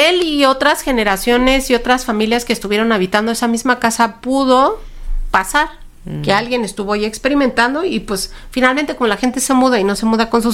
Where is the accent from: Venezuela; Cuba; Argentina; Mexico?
Mexico; Porque sí deberíamos como mexicanos consumir local y promover que se hicieran más fuertes como productores.